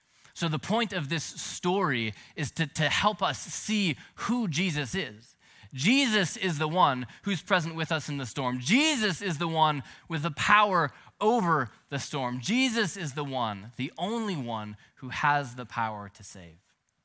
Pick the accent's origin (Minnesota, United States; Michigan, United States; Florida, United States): Minnesota, United States; now in San Francisco Bay Area, United States; You know, I grew up in Minnesota where, unlike the Bay Area, we experienced real storms, you know?